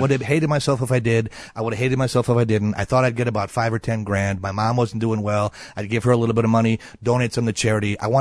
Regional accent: Wisconsin, United States; I'm old school. I grew up in Wisconsin.

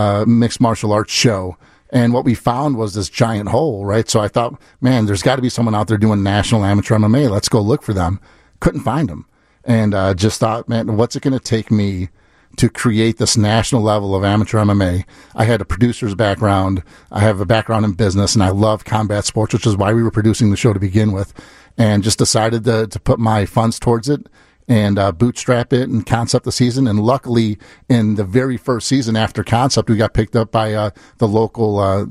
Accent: Chicago, Illinois, United States; I grew up here in Chicago. My dad's a steel mill worker

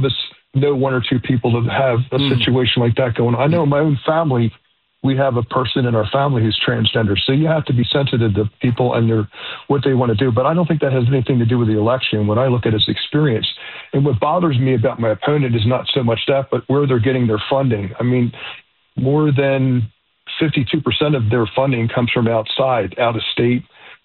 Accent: Philadelphia, Pennsylvania, United States; I was born in Philadelphia, baptized at St. Edward's, went to St. Bonnie's for grade school.

